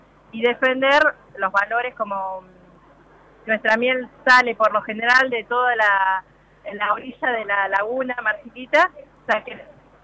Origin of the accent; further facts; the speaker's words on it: Brinkmann, Córdoba, Argentina; somos yo particularmente de Brinkman